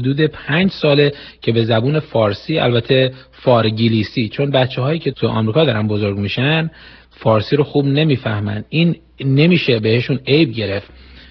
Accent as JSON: {"language": "Persian", "country": "Iran", "moved": "yes", "said": "در اواخر دهه 70 من آذر ماه از ایران اومدم بیرون،"}